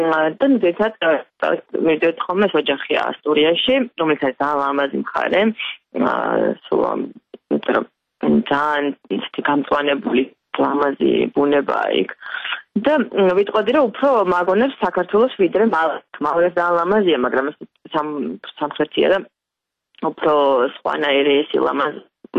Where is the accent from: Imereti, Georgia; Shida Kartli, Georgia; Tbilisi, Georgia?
Tbilisi, Georgia; მივხვდი იმისა რომ ჩემ ქალაქაცული, მაგრამ თბილისში გავიზარდე.